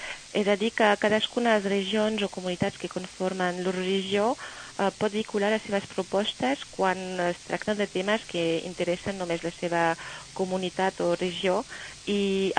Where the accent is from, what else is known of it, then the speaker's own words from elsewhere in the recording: France; Jo soc francesa i passa el mateix al meu país